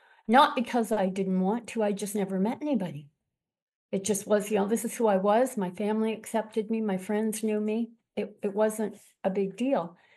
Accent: Montreal, Quebec, Canada; also born or lived in Eastern Townships / Niagara-on-the-Lake / Toronto; I grew up in Montreal. Raised, went to university in the Eastern Townships, raised my children in Niagara-on-the-Lake, and then moved to Toronto and came out here about 12 years ago.

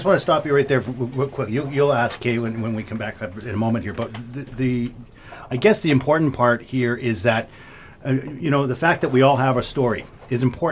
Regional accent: Toronto, Ontario, Canada; now in Cobourg, Canada; Because, you know, as I say, I grew up in Toronto.

